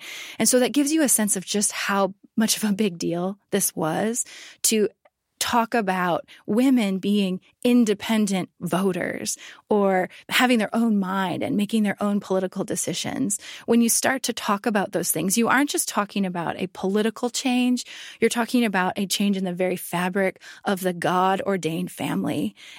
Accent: Midwest, United States; The reason I chose the Midwest is because I'm from the Midwest.

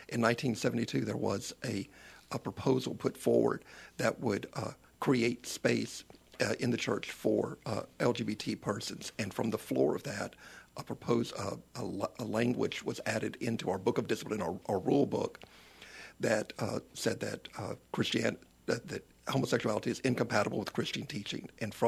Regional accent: Ruston, Louisiana, United States; Growing up in Ruston, in rural North Louisiana, I did not knowingly know any gay person.

